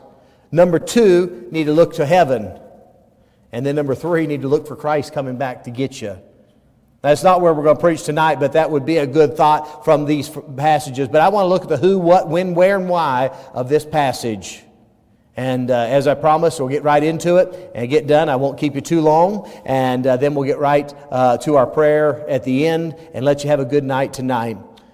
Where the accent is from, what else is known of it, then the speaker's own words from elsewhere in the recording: United States; Again, I'm telling you, I'm an American. I love it. I love the flag.